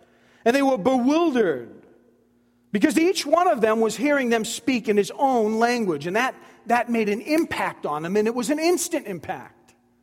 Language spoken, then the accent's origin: English; Boston, Massachusetts, United States; When I say Mary and Martha, you know I'm from Boston or New England.